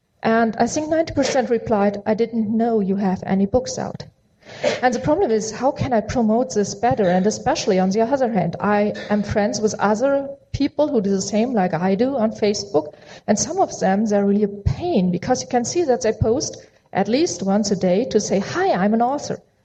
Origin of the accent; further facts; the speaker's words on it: Germany; English is a second language; I should start with saying that I'm from Germany, so some things are slightly different for me.